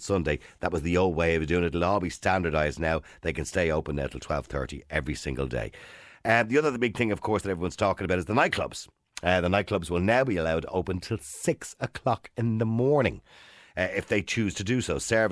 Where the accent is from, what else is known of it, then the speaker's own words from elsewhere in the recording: Ireland; when you're away on holidays in America and you meet somebody, you go, I'm Irish.